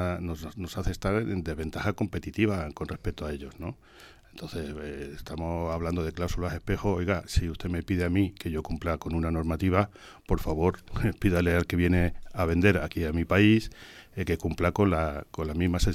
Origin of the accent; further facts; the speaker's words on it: Andalusia, Spain; el problema del agua es un problema acuciante en Andalucía, que somos la huerta de Europa